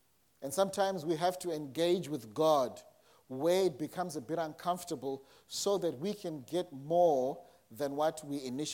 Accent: Zimbabwe; I grew up in Zimbabwe, it was either you passed or you failed.

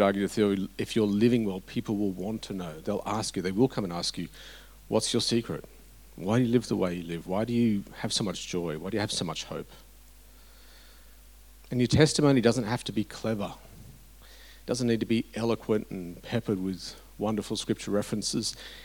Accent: Brisbane, Queensland, Australia; I was born in Brisbane back in the early 70s.

